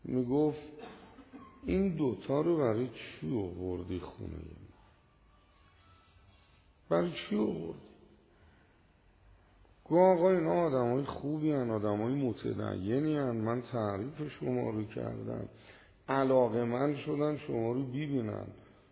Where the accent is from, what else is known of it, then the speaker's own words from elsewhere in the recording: Iran; تو هواپیما که بودم فکر میکردم حالا شنیدن من از ایران اومدم خیلی جمعیت میاد.